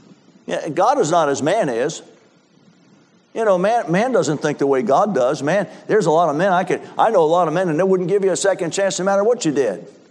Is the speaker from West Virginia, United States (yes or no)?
no; Philadelphia, Pennsylvania, United States; I preach in an inner city church in my hometown, Philadelphia, in the worst section of the city, Fishtown.